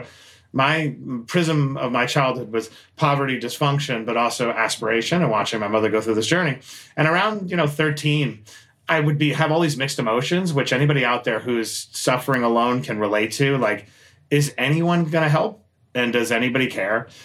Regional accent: Queens, New York, United States; I grew up in Queens, New York. Shout out to Queens.

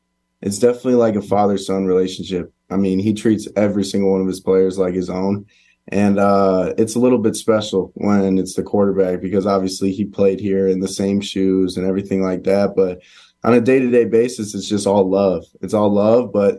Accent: Chicago, Illinois, United States; I was always a Big Ten fan, you know, obviously growing up in Chicago, the game was always on

